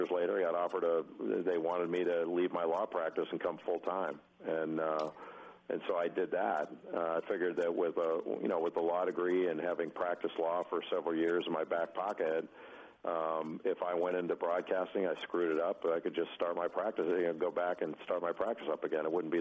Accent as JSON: {"language": "English", "town": "Rolling Hills", "region": "California", "country": "United States", "tie": "born or raised there", "said": "and I grew up in Rolling Hills. We had a lot of tennis players there"}